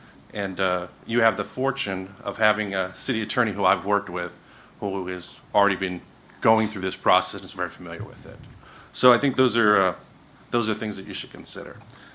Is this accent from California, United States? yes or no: yes; Carmel, California, United States; I'm from Carmel, California.